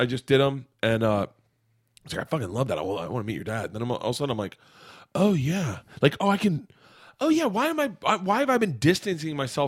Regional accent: Tampa, Florida, United States; born or raised there

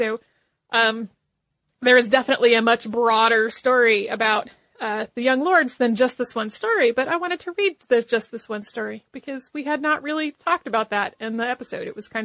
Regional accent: New York City, New York, United States; I am a Latina from the Bronx, New York

